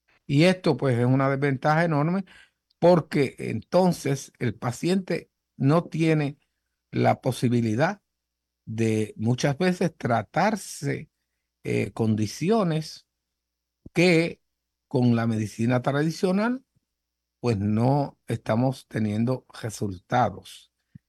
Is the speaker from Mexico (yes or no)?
no; Sabana Grande, Puerto Rico; la población de Sabana Grande, que es mi pueblo natal